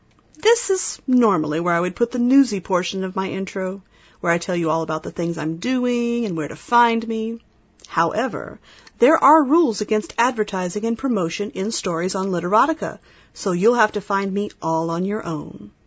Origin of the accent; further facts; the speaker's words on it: the South, United States; I was born and raised in the South, even though I don't have much of an accent normally.